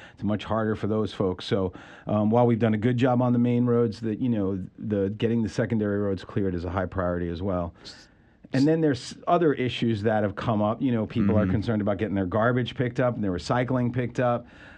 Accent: New York, United States; I grew up in New York. I have experience driving in snow

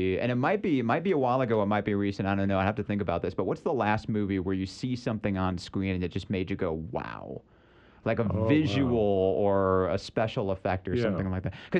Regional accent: Lansing, Michigan, United States; That we listened to growing up in Lansing when we wanted to listen to Tigers games.

